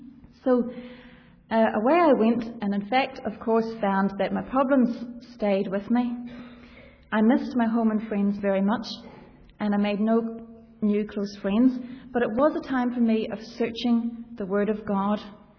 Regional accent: Rotorua, Bay of Plenty, New Zealand; now in Northern Ireland; I'm originally from New Zealand, so right the other side of the world. Married to a Frenchman and living in Ulster.

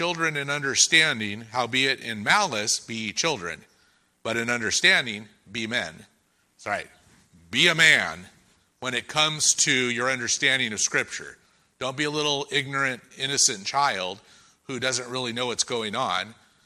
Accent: United States; born or raised there

